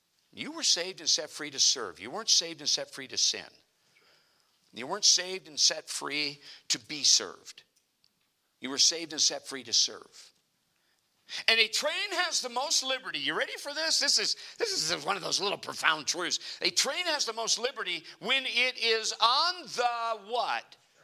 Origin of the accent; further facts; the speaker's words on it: Minnesota, United States; You know what snow is up here, and I grew up in Minnesota.